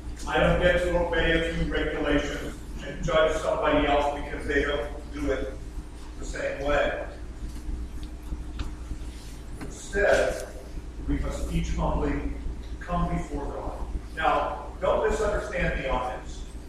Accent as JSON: {"language": "English", "country": "United States", "said": "After all, I'm American."}